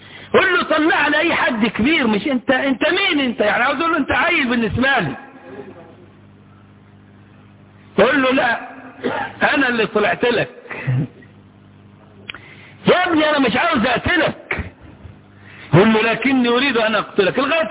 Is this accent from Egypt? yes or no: yes; Upper Egypt, Egypt; عندنا في الصعيد